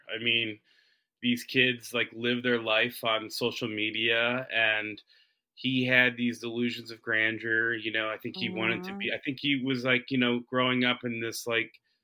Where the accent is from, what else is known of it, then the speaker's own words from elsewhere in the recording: Pennsylvania, United States; funniest part about it is we're all from Pennsylvania, right?